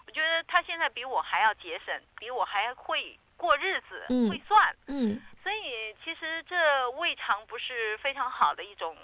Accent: China

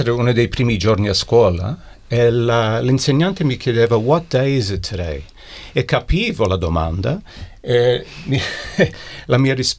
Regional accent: Melbourne, Victoria, Australia; I genitori si parlavano italiano fra di loro, e così io ho imparato a parlare l'italiano, era la mia prima lingua.

